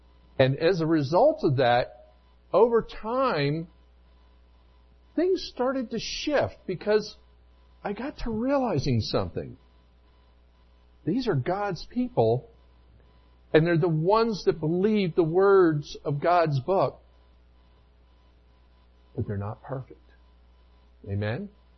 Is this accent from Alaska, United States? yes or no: no; Delaware, United States; moved away; I used to live on the East Coast up till about 12 years ago. And when we lived on the East Coast, I grew up in Delaware. My wife grew up in Maryland.